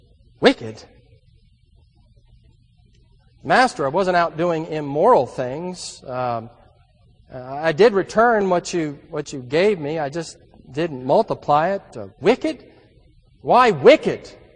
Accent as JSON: {"language": "English", "region": "California", "country": "United States", "tie": "born or raised there", "said": "I remember a number of the young people from the youth group that I grew up in back in Southern California."}